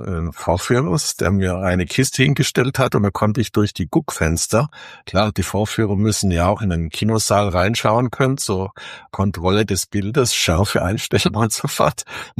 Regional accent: Biberach, Baden-Württemberg, Germany; also born or lived in Munich; Und so bin ich im Kino in Biberach aufgewachsen, im Kino meines Großvaters.

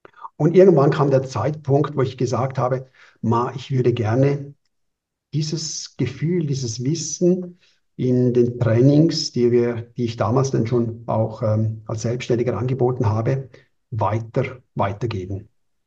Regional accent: Switzerland; bald 50 Jahre, jung oder alt. Geboren hier in der Schweiz, mit einem Vater aus Italien, Mutter aus Spanien, also mehrsprachig aufgewachsen und die ganze Schulzeit hier gewesen.

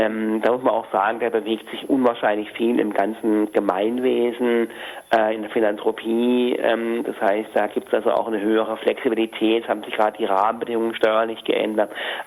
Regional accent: Hamburg, Germany; Aber natürlich würde ich jetzt also als Hamburger an den Oberbürgermeister schreiben.

